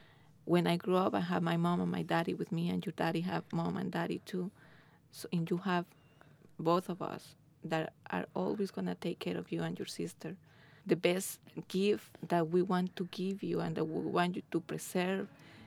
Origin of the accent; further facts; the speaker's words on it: Venezuela; My life in Venezuela was good. I grew up in a l